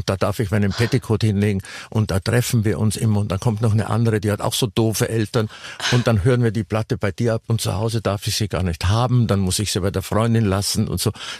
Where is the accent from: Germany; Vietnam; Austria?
Austria; Ich bin in Österreich aufgewachsen.